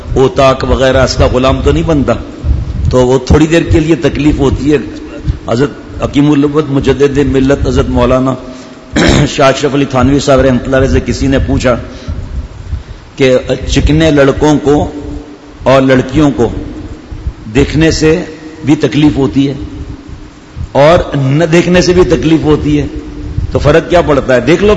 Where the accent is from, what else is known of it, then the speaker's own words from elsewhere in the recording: Tharparkar, Sindh, Pakistan; اور دیہات کے ہم بھی دیہات کے ہیں، میرپور خاص سے آگے تھرپار کریں، وہاں پر رہنے والے ہم لوگ ہیں، ہم تو خیر میری پیدائش یہاں کی ہوئی تھی